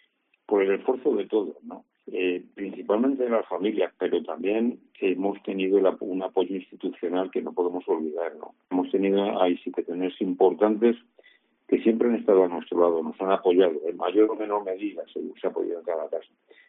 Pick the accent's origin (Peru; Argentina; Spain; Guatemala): Spain; Ávila, Castile and León; vinimos de Ávila por el problema de nuestro hijo